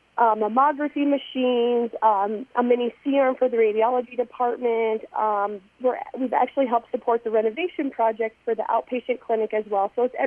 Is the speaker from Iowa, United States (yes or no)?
yes; Halbur, Iowa, United States; I grew up in Helber and went to school in Carroll, so I understand, you know, small town.